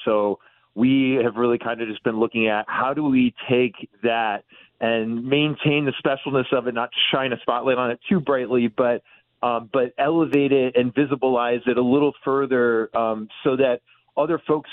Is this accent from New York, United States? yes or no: yes; New York, United States; I grew up in the Hudson Valley. I'm a longtime listener.